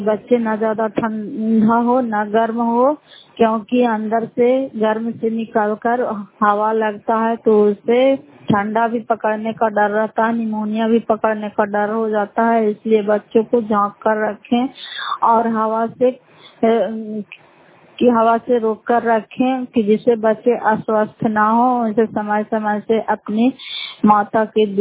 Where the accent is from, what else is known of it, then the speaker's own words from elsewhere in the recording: Fatehpur, Bihar, India; घर फतेहपुर, पंचायत मकरौता, जिला नालंदा, करा कचरा की निवासी हूँ।